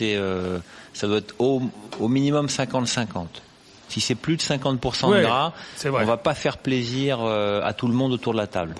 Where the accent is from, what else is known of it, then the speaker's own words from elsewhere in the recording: Normandy, France; puisque je suis normand.